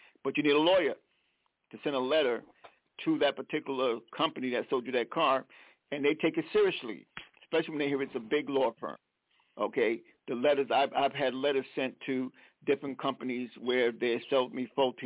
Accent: South Carolina, United States; now in Connecticut, United States; I'm from South Carolina, but I live in Connecticut.

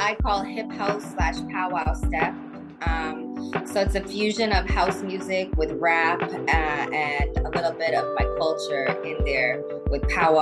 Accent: Saskatchewan, Canada; now in Toronto, Canada; So I'm Plains Cree and French. I'm from Musumin First Nation. I live in Toronto, Ontario.

